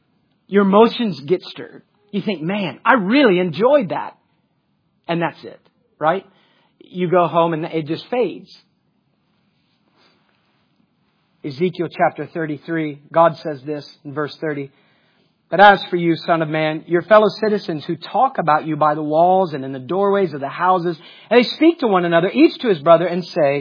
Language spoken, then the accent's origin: English; Columbus, Ohio, United States; Listen, I grew up in Columbus, Ohio, and I got married to a Mississippian.